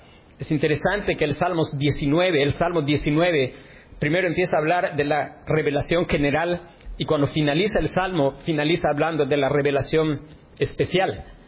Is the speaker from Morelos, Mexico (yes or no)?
no; Yucatán, Mexico; a los yucatecos sentir que quizás somos los mejores mexicanos